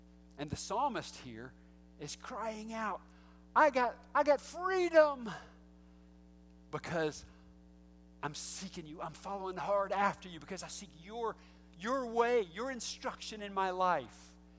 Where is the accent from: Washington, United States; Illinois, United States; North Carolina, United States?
North Carolina, United States; I grew up in North Carolina, and back behind our house was a creek